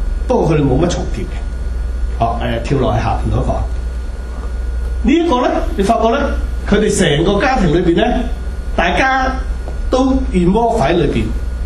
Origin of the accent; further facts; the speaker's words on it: China; 也都有一些我們中國人呢不講私隱的喎